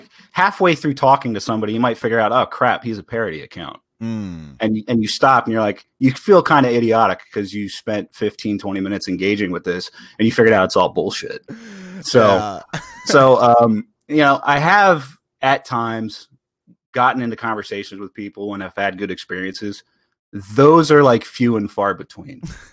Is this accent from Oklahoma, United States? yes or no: no; Delaware, United States; Born and raised here.